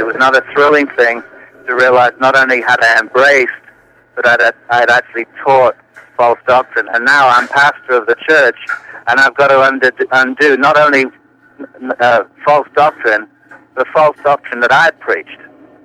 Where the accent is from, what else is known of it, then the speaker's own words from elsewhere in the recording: England, United Kingdom; Well, I come from England